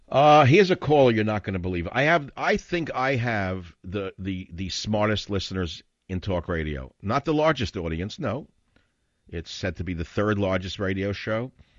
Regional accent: San Francisco, California, United States; who was raking in the cash yesterday in my hometown of San Francisco.

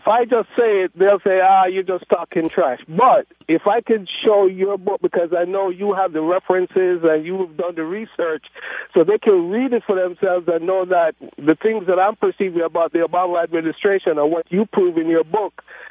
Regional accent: Jamaica; I come from Jamaica.

